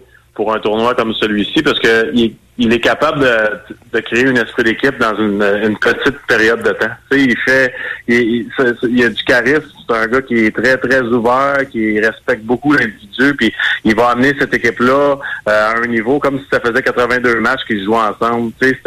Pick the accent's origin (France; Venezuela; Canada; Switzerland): Canada; Repentigny, Quebec; Repentigny, mais ouais, j'étais pas mal le dernier sur le territoire.